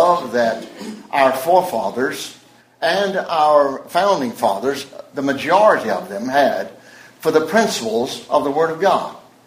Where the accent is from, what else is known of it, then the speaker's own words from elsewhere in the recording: Atlanta, Georgia, United States; I grew up here in Atlanta, over in East Atlanta. And my father was a pastor here for about 25 years.